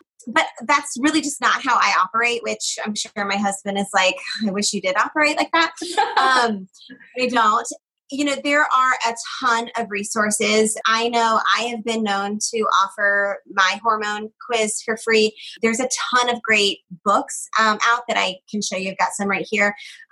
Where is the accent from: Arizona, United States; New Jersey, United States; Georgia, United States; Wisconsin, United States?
Georgia, United States; so I'm from Georgia.